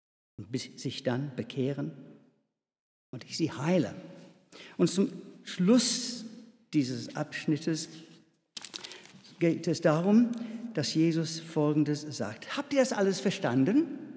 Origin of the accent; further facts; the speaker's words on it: England, United Kingdom; German is a second language; Es geht um etwas typisch Englisches. Naja, ihr wisst ja, wo ich herkomme.